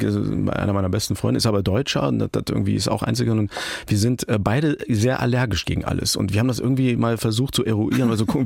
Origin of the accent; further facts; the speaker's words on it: Turkey; Schweizer Taschenmesser der Minderheiten als Türke und Rollstuhlfahrer hat man natürlich da auch